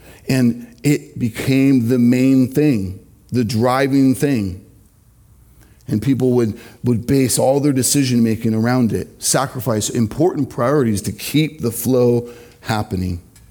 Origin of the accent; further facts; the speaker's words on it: Irvine, California, United States; One of our local high schools of the three within Irvine where I grew up literally advertised in Asia